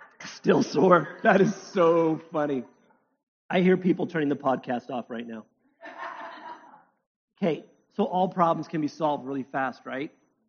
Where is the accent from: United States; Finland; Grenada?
United States; And I'm an American. I waste.